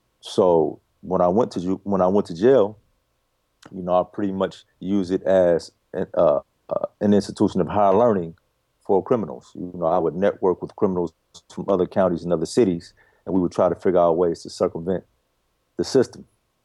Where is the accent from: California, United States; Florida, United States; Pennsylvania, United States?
California, United States; Daly City; My childhood, I grew up in San Francisco. Actually, I grew up right on the borderline of San Francisco in a city called Daly City.